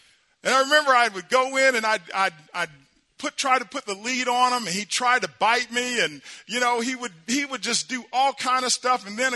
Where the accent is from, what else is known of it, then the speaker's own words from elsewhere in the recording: Hartshorne, Oklahoma, United States; I remember when I was growing up in Hartshorne, I used to work at a horse stable in Hartshorne.